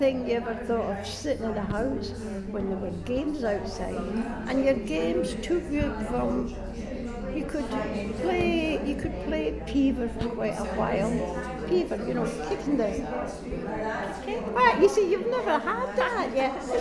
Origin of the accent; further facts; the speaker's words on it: Clydeside, Scotland, United Kingdom; Well, I was born in Clydeside in 1922.